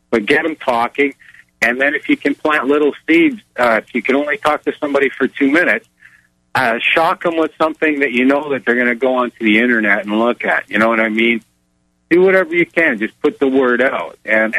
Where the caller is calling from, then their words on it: Canada; and I'm calling from Canada.